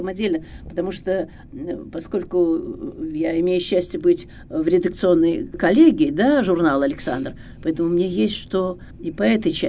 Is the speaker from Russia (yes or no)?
yes; Ural, Russia; Я с Урала, а мы вас знаем и читаем